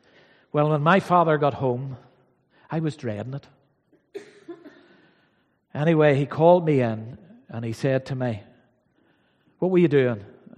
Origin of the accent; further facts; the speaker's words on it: Belfast, Northern Ireland, United Kingdom; when I was a little boy growing up in East Belfast, I lived in a little street.